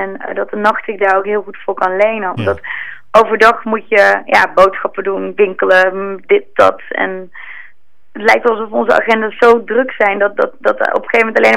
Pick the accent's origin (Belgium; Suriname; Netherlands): Netherlands; Amsterdam, North Holland; dat wij het helemaal niet weten als Amsterdammers